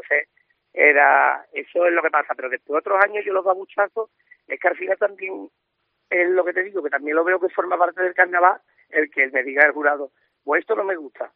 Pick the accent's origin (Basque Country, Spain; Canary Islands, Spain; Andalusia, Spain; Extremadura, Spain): Andalusia, Spain; Seville; somos de Sevilla.